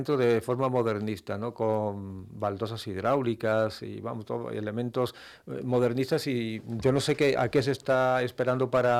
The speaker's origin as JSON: {"language": "Spanish", "region": "Melilla", "country": "Spain", "tie": "born or raised there", "said": "Y yo recuerdo de niño pues que en Melilla tenía una actividad impresionante, ¿no?"}